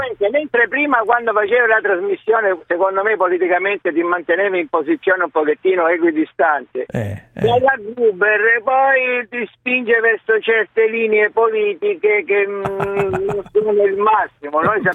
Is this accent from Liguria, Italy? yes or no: no; Sicily, Italy; Intanto sono siciliano.